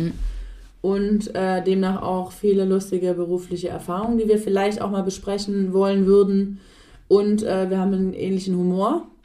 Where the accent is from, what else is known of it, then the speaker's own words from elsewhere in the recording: Dettenhausen, Baden-Württemberg, Germany; also born or lived in Düsseldorf; now in Tübingen, Germany; Ich bin 39 Jahre alt. Ich habe eine 4-jährige Tochter und ich lebe in Tübingen. Ich bin in Dettenhausen aufgewachsen.